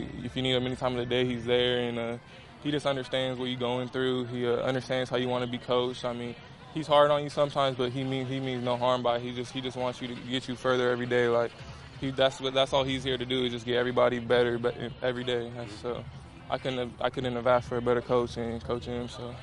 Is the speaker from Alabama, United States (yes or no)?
no; California, United States; It was definitely a lot faster than when I'm from Cali, so, you know, the humidity and all that kicks in too